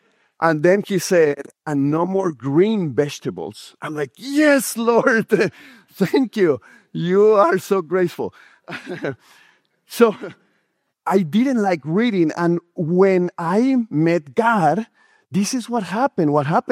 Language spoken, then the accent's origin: English; Colombia; moved away as an adult; I'm from Colombia, South America, and I came here when I was about 18 years old. And in Colombia, I was going to a school of priests and fathers